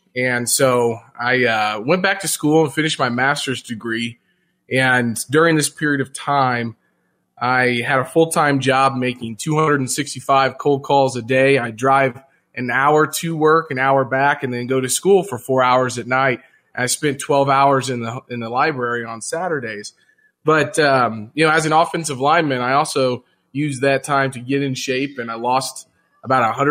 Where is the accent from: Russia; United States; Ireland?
United States; Jefferson City, Missouri; you know, I grew up in Jefferson City, Missouri. And, you know, I was an athlete.